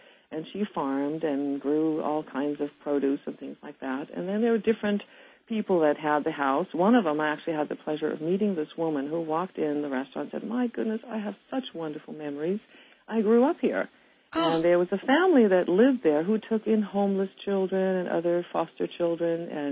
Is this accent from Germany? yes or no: yes; Heidelberg, Baden-Württemberg, Germany; now in United States; I was born and raised in Heidelberg, Germany, many, many years ago, in a very beautiful city. It was a gorgeous place to grow up, and I feel I'm very fortunate that I grew up in Europe, and now I'm able to live in this country.